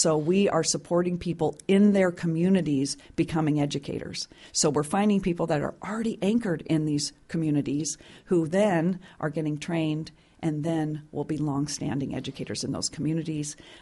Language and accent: English; Juneau, Alaska, United States; I was born and raised in Juneau. I went outside for my education, spent 26 years in another state as a professional, and then was able to come back to Alaska